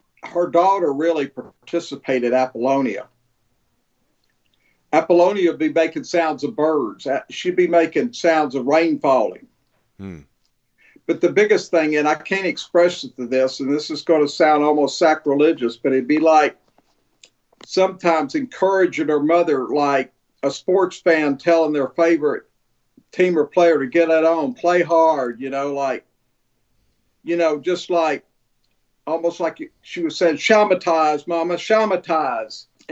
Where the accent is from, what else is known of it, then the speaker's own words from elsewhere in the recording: Tennessee, United States; I'm a hillbilly from Northeast Tennessee, right? Very few people sound like me, like the people from Northeast Tennessee.